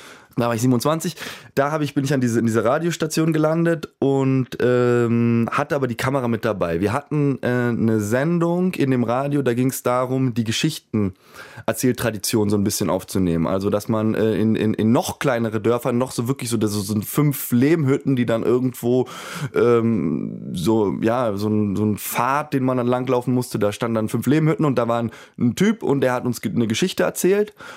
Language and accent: German; Berlin, Germany; born there; ich bin ja gebürtiger Berliner